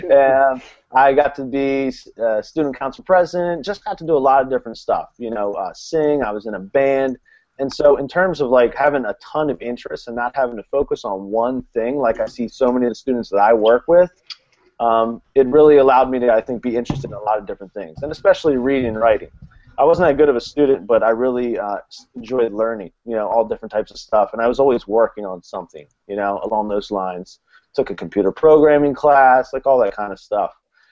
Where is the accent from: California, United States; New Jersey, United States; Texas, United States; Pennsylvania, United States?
Pennsylvania, United States; Jenkintown; where I grew up, which is a small town called Jenkintown. I'm from Pennsylvania, right outside of Philadelphia, and my high school, my graduating class had 32 students in it.